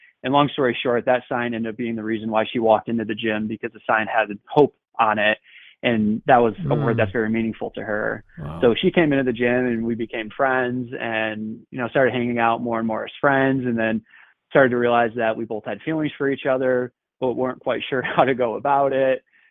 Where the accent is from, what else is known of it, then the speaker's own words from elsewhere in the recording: New York, United States; growing up in Central New York and in the early 90s